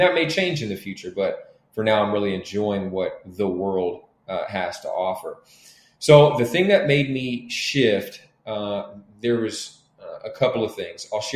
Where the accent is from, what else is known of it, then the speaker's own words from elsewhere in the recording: Oakland, California, United States; so I grew up very poor in Oakland. I mean, hand-me-down poor.